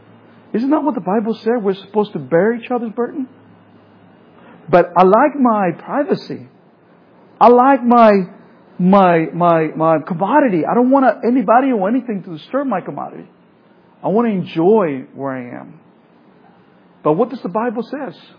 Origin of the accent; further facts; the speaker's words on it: El Salvador; English is a second language; now in United States; I have a little bit of accent. I came from El Salvador in the war and everything because I know where I came from, and I came to this country, became a citizen